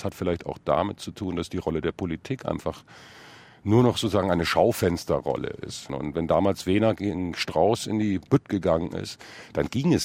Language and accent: German; Bonn, North Rhine-Westphalia, Germany; ich bin prägende Jahre in Bonn groß geworden, quasi im Windschatten des alten Bundestages.